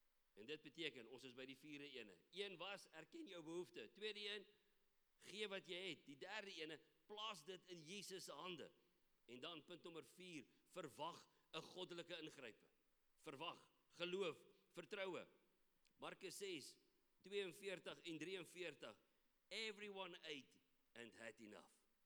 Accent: Free State, South Africa; Okay, ek is 'n Vrystater.

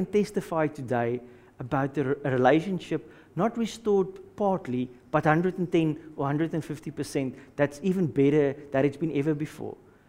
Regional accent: South Africa; moved away as an adult; me and my wife and my family, we came from South Africa in 2008 for ministry to the church there.

